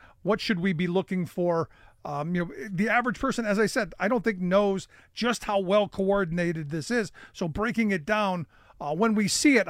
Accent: Ohio, United States; Now I turn my sights to my home state of Ohio.

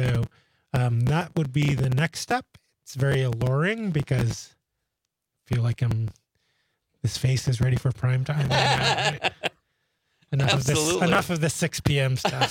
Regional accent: New York City, New York, United States; I'm from New York City. So I have good handle

